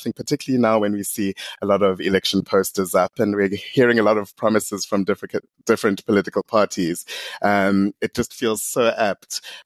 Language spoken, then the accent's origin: English; South Africa; I'm a recovering journalist who works in the media and communications, and I'm also a South African citizen.